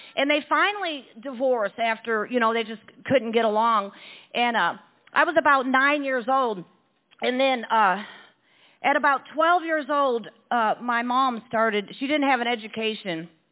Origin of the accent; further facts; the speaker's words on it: Detroit, Michigan, United States; now in Waynesboro, United States; So I grew up in Detroit, Michigan, and I had lived in Waynesboro for 36 years, but I originally grew up in Detroit, Michigan.